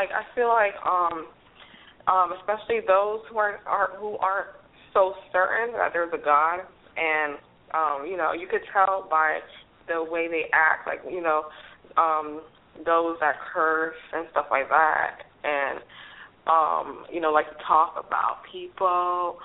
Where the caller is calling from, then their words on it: Florida, United States; I'm calling here from South Florida again.